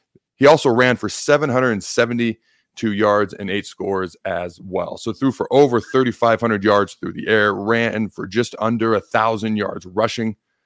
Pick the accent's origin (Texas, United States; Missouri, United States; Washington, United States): Washington, United States; also born or lived in Hastings; Now, I was born in Hastings. When I was 3, my dad's job took me upstate to Washington, so I grew up in Washington State.